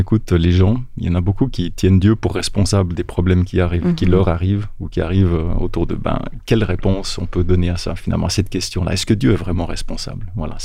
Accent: Romandy, Switzerland; J'ai toujours habité en Suisse romande, je suis suisse, entre autres, donc de la région, vraiment de la région.

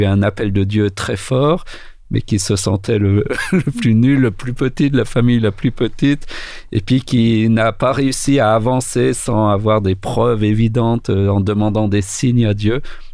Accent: France; j'ai grandi, j'ai grandi en France, mais j'étais rationnel, cartésien et athée.

